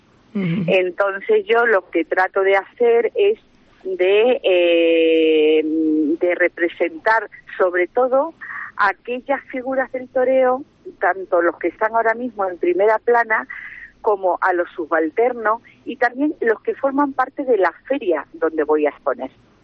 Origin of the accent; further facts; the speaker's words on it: Castres, Occitania, France; de hacer algo aquí en mi tierra, en Castres